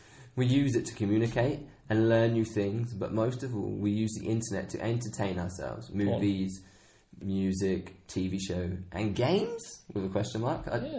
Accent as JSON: {"language": "English", "country": "Canada", "said": "We are Canadian."}